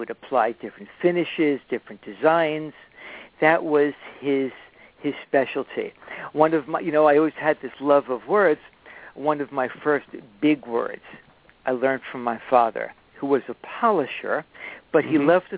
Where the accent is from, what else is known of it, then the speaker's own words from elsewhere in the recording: New York City, New York, United States; Oh, yeah. I mean, I am absolutely a Bronx boy. My story is not exactly a Horatio Alger story, mm-hmm. but my origins are pretty humble and common. I was born in the South Bronx, actually on